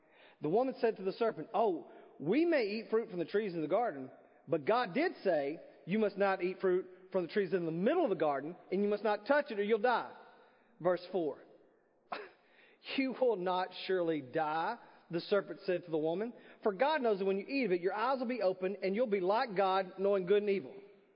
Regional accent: Texas, United States; and we're from Texas, so we say it like this

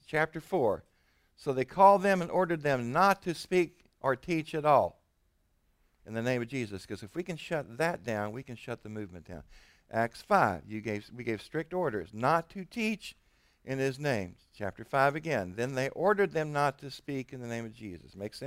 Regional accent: Texas, United States; It's like being from East Texas or West Texas. I'm from West Texas.

